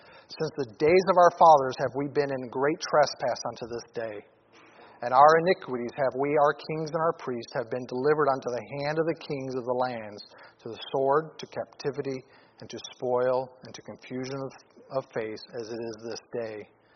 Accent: Detroit, Michigan, United States; You know, I used to listen to music growing up in Detroit.

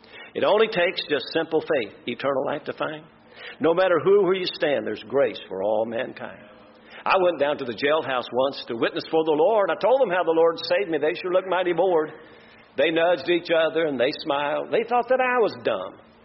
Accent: Kentucky, United States; Now, I'm from Kentucky

